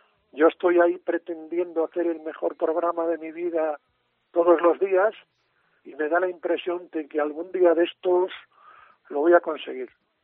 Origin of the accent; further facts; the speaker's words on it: Padrón, Galicia, Spain; Hacía el Gran Musical cuando yo estaba en mi pueblo, y cuando yo estaba allí en Padrón oyendo la cadena SER